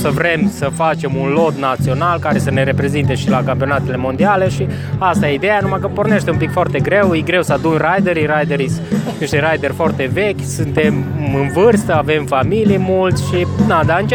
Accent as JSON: {"language": "Romanian", "town": "Bistrița", "region": "Bistrița-Năsăud", "country": "Romania", "said": "sunt din Bistrița, am 32 de ani"}